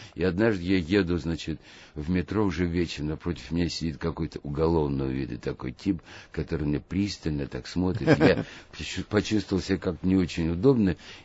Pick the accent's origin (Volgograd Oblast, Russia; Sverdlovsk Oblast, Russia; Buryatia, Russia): Sverdlovsk Oblast, Russia; Yekaterinburg; Из Свердловска.